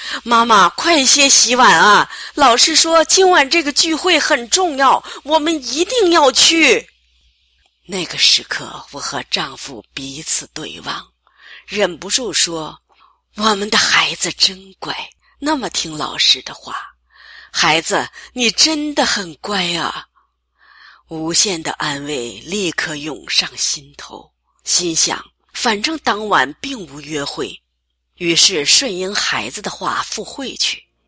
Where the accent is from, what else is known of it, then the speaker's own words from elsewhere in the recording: Hong Kong; born there; also born or lived in Montreal; 我在香港出生，家境清贫，少年时父亲离世